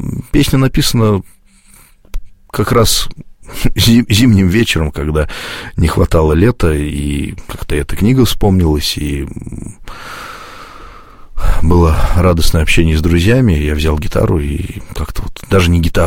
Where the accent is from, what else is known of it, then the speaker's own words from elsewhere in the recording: Klin, Moscow Oblast, Russia; в храме, где я рос, воспитывался, в Клину, в Подмосковье.